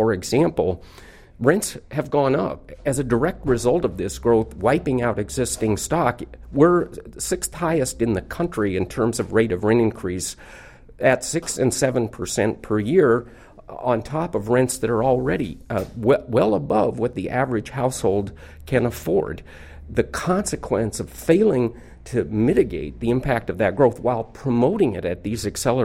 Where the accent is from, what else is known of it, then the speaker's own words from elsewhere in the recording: Seattle, Washington, United States; I love Seattle. I probably have taken it for granted in some respects because I've lived here all my life in the area.